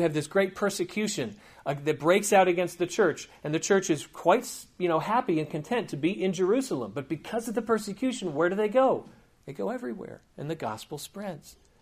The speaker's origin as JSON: {"language": "English", "country": "United Kingdom", "said": "I'm kind of proud of that, actually, since I am British."}